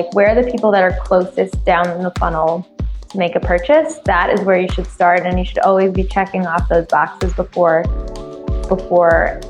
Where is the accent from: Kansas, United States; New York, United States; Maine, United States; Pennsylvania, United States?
New York, United States; that was kind of the first time that I'd ever seen the tech startup world in person, since I'm from New York.